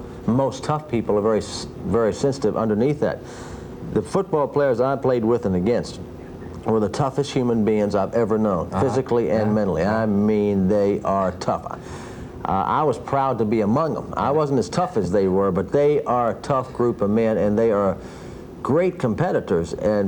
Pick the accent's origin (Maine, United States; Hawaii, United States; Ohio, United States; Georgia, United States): Georgia, United States; Atlanta; And I'm from Atlanta.